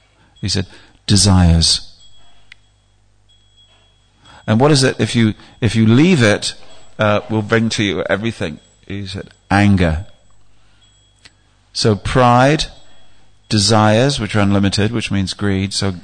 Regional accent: England, United Kingdom; And so it's very strange for those of us who come from a Western background. We're English

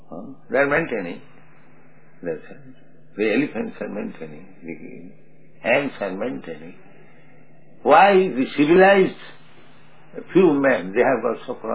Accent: India; So many people, they say, India is starving. I am Indian, I never see any man starving and die.

